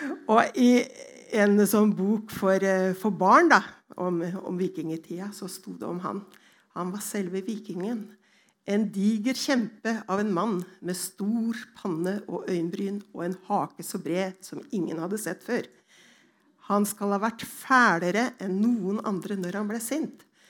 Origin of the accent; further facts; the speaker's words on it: Iceland; Og som islending, så har jeg blitt innlemmet i et slektsregister, i Islendingabok, som det heter, som alle islendinger kan komme inn på ved å taste inn sitt personnummer.